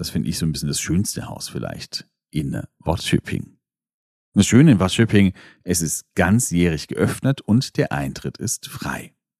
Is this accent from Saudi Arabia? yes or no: yes; Riyadh, Riyadh Province, Saudi Arabia; Und zwar in Riad, in meiner Heimatstadt.